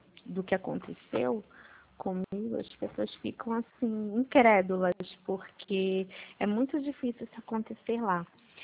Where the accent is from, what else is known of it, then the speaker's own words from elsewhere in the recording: Pernambuco, Brazil; now in Rio de Janeiro, Brazil; porque na verdade eu não sou daqui, do Rio, eu sou de Pernambuco.